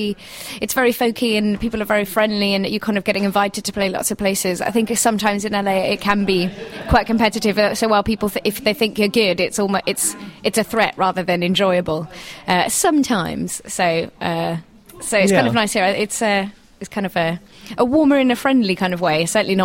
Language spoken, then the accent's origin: English; South East England, United Kingdom; now in Leamington, United Kingdom; I'm from Berkshire.